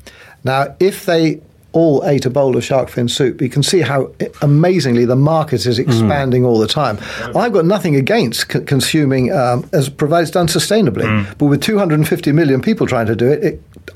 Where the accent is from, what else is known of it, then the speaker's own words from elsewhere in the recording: Kuwait; also born or lived in United Arab Emirates / Bahrain; Now I grew up in Kuwait, and we lived in Dubai and Abu Dhabi and Bahrain.